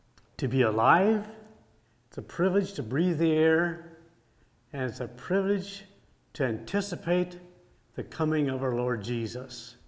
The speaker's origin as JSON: {"language": "English", "town": "Milverton", "region": "Ontario", "country": "Canada", "tie": "born or raised there", "lives_now": "United States", "said": "I was born in Ontario, Canada. I grew up in Milverton, and some of you might know that place, for probably about 25 years. Then the course of life took me other places, and today I'm no longer a Canadian."}